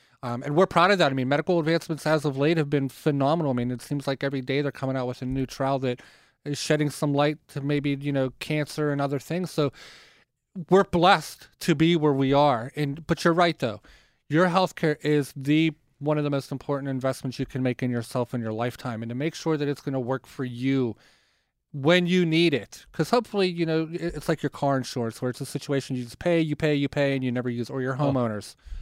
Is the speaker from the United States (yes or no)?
yes; Pittsburgh, Pennsylvania, United States; I grew up in Arlington, which is in the south side of Pittsburgh. My parents are still there.